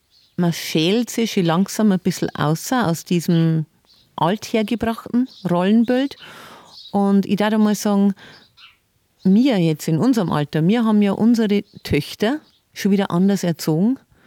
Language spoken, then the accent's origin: German; Sinzing, Bavaria, Germany; in Sönching bei Rengsburg, meiner Heimat.